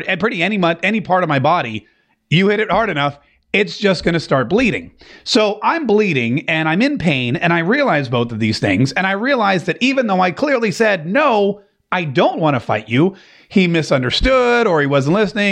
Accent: North Carolina, United States; Growing up in the South, I grew up in North Carolina

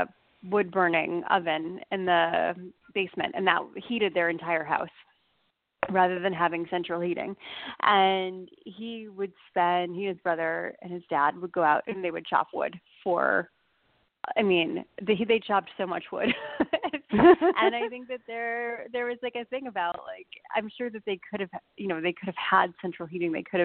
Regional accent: Massachusetts, United States; because she grew up in Maine, I grew up in Massachusetts, and I wasn't outdoorsy at all.

